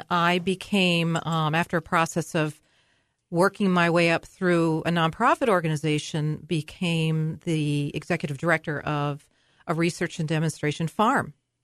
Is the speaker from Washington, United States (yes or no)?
no; New York, United States; also born or lived in Massachusetts; now in Keene, United States; I am not a native. Actually, I hail from originally from New York.